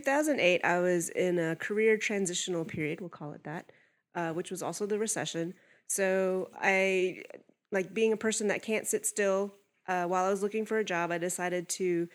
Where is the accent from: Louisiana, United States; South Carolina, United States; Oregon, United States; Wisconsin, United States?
South Carolina, United States; Hilton Head Island; No, I grew up on Hilton Head Island in South Carolina.